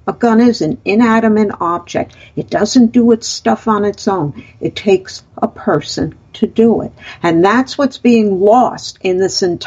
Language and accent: English; Florida, United States; This is not the same type of case like Parkland in my home state of Florida, not far from where I am.